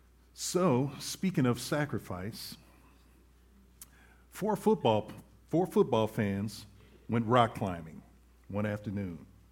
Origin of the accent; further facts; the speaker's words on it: Philadelphia, Pennsylvania, United States; My family always says, "Why aren't you an Eagles fan?" Because I'm from Philadelphia.